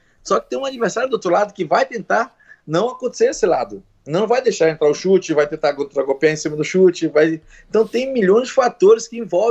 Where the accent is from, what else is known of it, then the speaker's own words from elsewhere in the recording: Brazil; mesmo nós sendo brasileiro